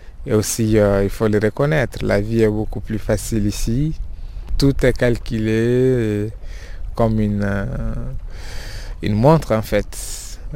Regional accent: Mali; Chez nous, au Mali, quand tu ne vois pas ton voisin 24 heures, tu es inquiet

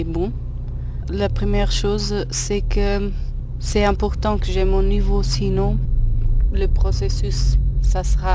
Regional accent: Aveiro, Aveiro District, Portugal; French is a second language; now in France; Je viens d'Aveiro. Elle se trouve entre Porto et Coimbra.

